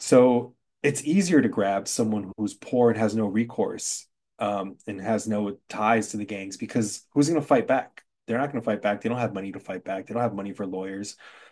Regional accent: West Coast, United States; We're from the West Coast, so that's where it started.

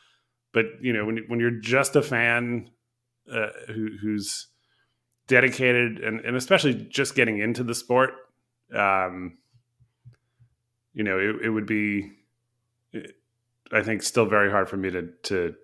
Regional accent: Connecticut, United States; I mean, I grew up in Connecticut and saw the Hartford Whalers leave and didn't watch hockey for 10 years.

